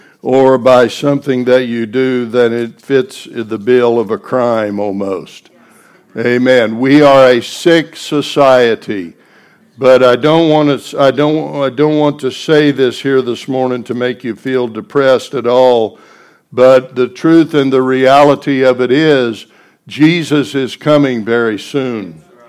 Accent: United States; And I love America, and I'm glad that I'm an American. I'm thankful that I was born in this country.

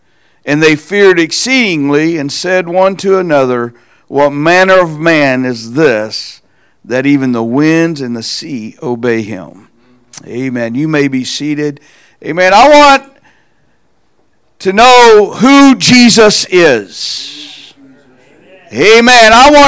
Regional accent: Leavenworth, Kansas, United States; If you don't know who I am … from Leavenworth, Kansas.

